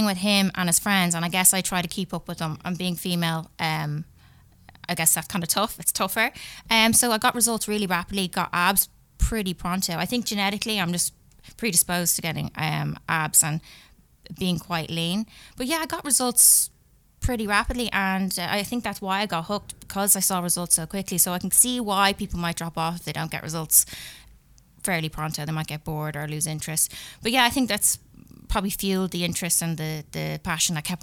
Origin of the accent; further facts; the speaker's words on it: Enniskerry, Leinster, Ireland; now in Dublin, Ireland; I was born and raised in County Wicklow, Enniskerry. And then I moved, I'm currently living in Milltown, Dublin South.